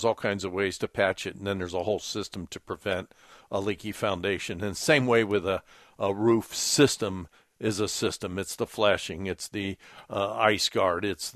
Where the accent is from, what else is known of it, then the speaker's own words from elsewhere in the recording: Cincinnati, Ohio, United States; Nick is president of Deer Park Roofing in my hometown of Cincinnati, Ohio